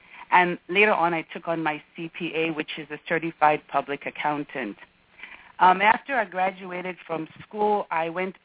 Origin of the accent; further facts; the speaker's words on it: Chinsali, Muchinga Province, Zambia; born there; I was born in Chinsali, Northern Province